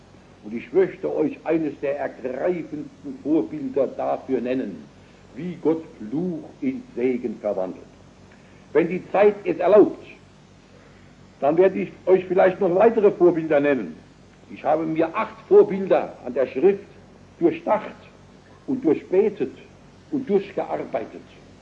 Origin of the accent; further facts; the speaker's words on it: Worms, Rhineland-Palatinate, Germany; So wie in meiner Heimatstadt Worms.